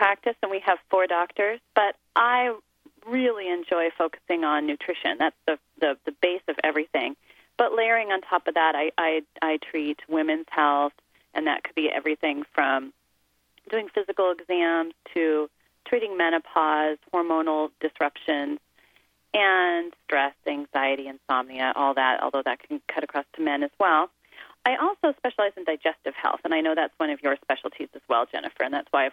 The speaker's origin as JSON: {"language": "English", "town": "Gig Harbor", "region": "Washington", "country": "United States", "tie": "born or raised there", "said": "it's the same view I had as I grew up, growing up in Gig Harbor, where we always had a garden, and we grew up, you know, kind of the country back then"}